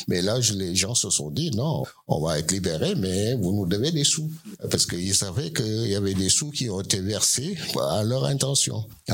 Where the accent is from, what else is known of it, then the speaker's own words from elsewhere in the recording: Senegal; en tant que Sénégalais, on se sent concerné